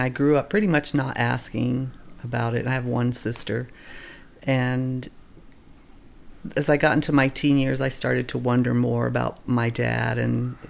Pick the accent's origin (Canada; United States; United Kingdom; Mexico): United Kingdom; England; born there; she gave me a little box, and it had some letters that people had written to her when I was born in England